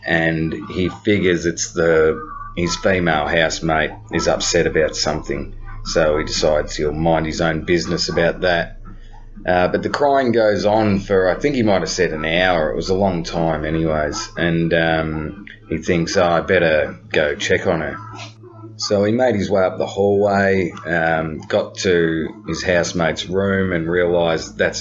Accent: Melbourne, Victoria, Australia; I'm from Melbourne, Australia.

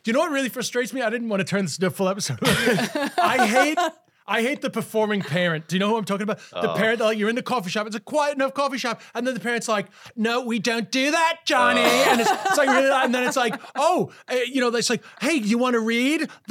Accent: Queens, New York, United States; It's not attitude. I'm just from Queens.

